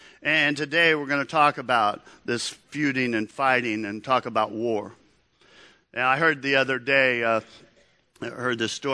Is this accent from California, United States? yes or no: no; Memphis, Tennessee, United States; born there; I was born in Memphis, Tennessee. It was kind of the heart of racial tension at that time.